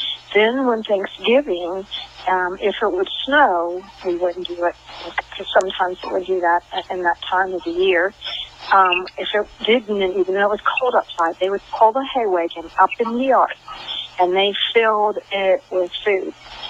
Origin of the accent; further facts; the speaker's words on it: Chippewa, Ohio, United States; now in Florida, United States; I grew up in Chippewa, Ohio.